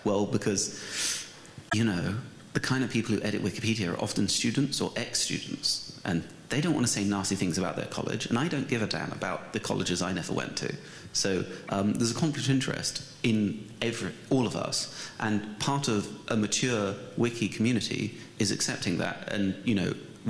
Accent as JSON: {"language": "English", "country": "United Kingdom", "said": "and I'm British, which means I'm affected by that."}